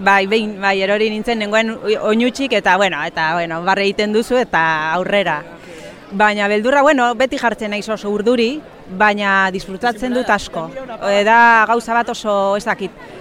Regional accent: Vitoria-Gasteiz, Basque Country, Spain; Basque is a second language; also born or lived in Bilbao; Ni Bilbon jaio nintzen, gero Gasteizera jo nintzen bizitzera gurasoekin eta baina beti nire giroa familian eta izan da erdalduna.

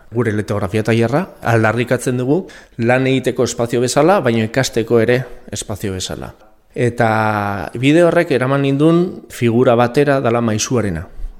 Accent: Zaragoza, Aragon, Spain; born there; also born or lived in Gipuzkoa; now in Estella, Spain; ni jaio nintzen Zaragozan, gero joan nintzen bizitzera Gipuzkura, eta azkenik, bueltatu naiz nire sustraietara, nolabait Lizarrara. Duela gutxi, duela sei urte.

